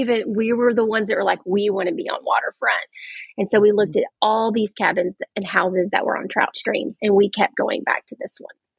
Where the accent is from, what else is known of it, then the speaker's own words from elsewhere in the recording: Blue Ridge, Georgia, United States; Well, so I actually grew up there. I grew up in Blue Ridge